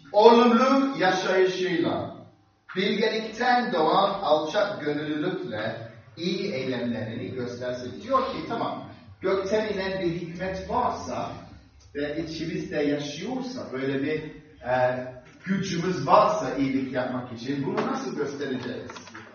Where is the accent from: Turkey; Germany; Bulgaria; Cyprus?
Cyprus; ben Kıbrıs'ta büyüdüm, Rum kesiminde.